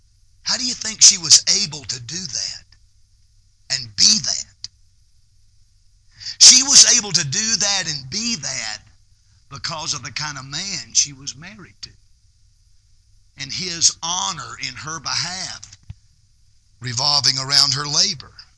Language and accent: English; Greer, South Carolina, United States; We were born and raised in Greer, South Carolina. We went to school there.